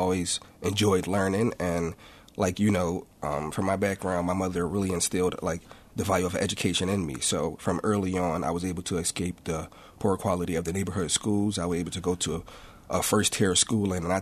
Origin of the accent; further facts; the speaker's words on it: Philadelphia, Pennsylvania, United States; So I grew up in North Philadelphia, and the neighborhood schools around me were not the best quality of schools.